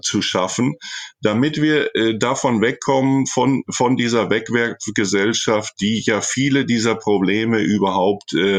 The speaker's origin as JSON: {"language": "German", "country": "Germany", "tie": "born or raised there", "moved": "yes", "lives_now": "Chile", "said": "viele Dinge, die ich hier in Chile beobachte, erinnern mich an meine Jugend in Deutschland, an meine Kindheit in Deutschland."}